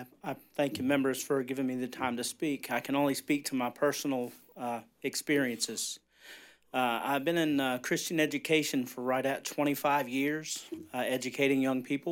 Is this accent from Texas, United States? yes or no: no; Jacksonville, Florida, United States; I'm from Duval, Jacksonville.